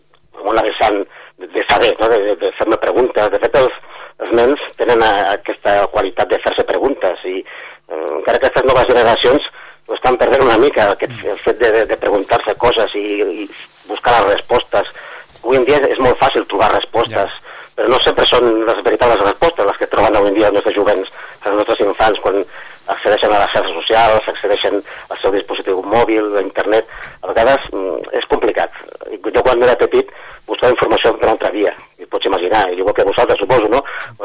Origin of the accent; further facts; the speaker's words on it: El Prat de Llobregat, Catalonia, Spain; Sí, jo soc nascut del Prat, soc pota blava, de fet.